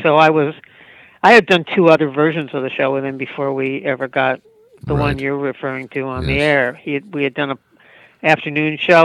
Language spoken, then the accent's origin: English; New York, United States; born there; now in California, United States; No. I was born in New York, weirdly, and then I lived in New York for a part of the 80s, yeah. But I live in California and have since high school.